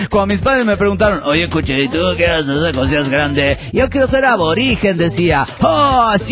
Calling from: Santo Domingo, Distrito Nacional, Dominican Republic; de Santo Domingo, República Dominicana.

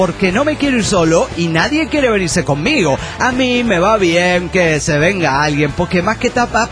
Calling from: Granollers, Catalonia, Spain; de Granollers, Barcelona, España.

